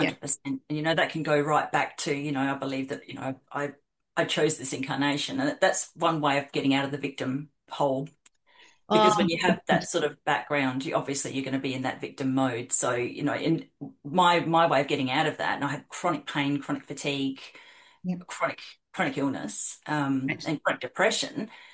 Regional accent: Adelaide, South Australia, Australia; in South Australia, where I grew up in Adelaide

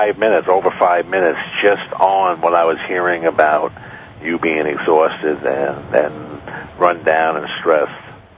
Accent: Albany, New York, United States; I'm from Albany to Manhattan.

